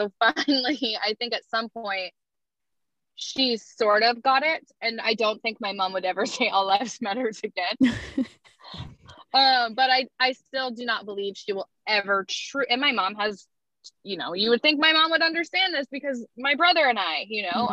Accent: Maine, United States; Like growing up in Maine, that was really hard for me. And I grew up with my white side of the family.

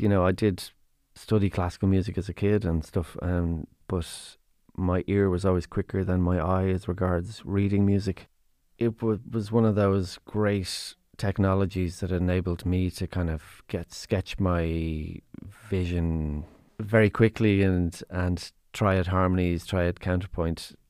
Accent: Blackrock, Leinster, Ireland; When you're coming in from the leafy suburbs, you know, I grew up in Blackrock

